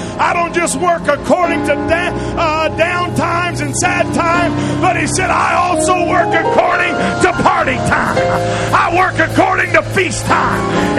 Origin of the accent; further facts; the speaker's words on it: California, United States; I'm from California. Nuts and flakes and everything else.